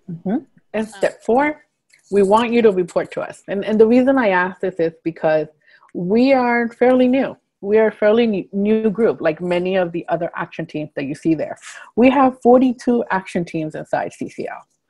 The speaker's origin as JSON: {"language": "English", "country": "United States", "tie": "born or raised there", "said": "The U.S. one, because I grew up in the States, I wanted to make sure that that language was tailored to the U.S. market."}